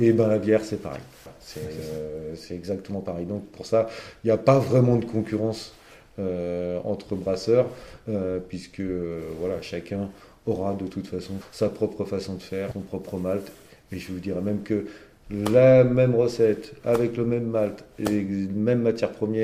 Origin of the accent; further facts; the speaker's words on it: Île-de-France, France; Je viens moi-même de l'Île-de-France du 9-3, né là-bas.